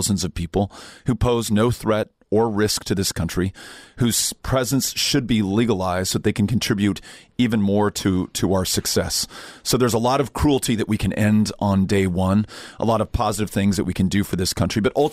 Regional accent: El Paso, Texas, United States; my hometown of El Paso, Texas

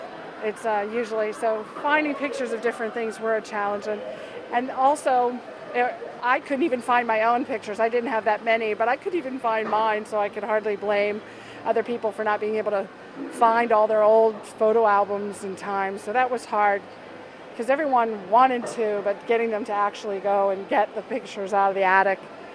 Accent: Salisbury, Maryland, United States; I'm from Salisbury, but my family really weren't beach people and didn't come to Ocean City much.

